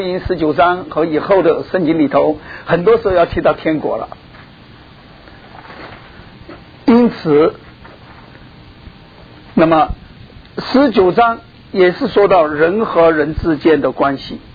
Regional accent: China; 地上我饶恕你一次就够了，两次嘛，三次嘛，我们中国人讲就是三就是到了最多了

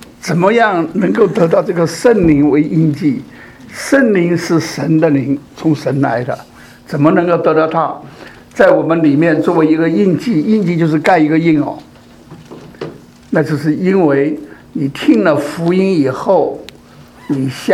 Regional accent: Chongqing, China; 我是四川人，我的家呢是在重庆，不在天津。那么我在天津读大学

